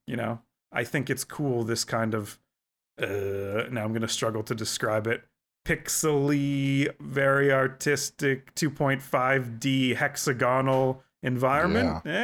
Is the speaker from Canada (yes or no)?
yes; Canada; as a Canadian that lives maybe 12 hours away from Morconius by drive